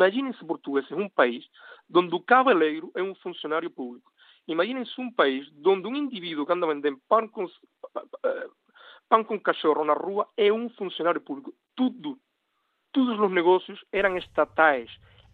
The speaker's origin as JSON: {"language": "Portuguese", "country": "Cuba", "said": "Eu sou cubano, senhores. Eu sou cubano, eu vivo lá, vivi lá muitos anos, continuo a ter vínculo"}